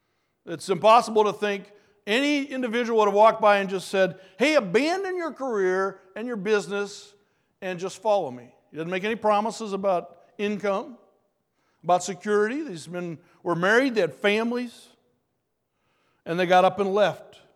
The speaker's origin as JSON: {"language": "English", "region": "Minnesota", "country": "United States", "said": "We're from Minnesota."}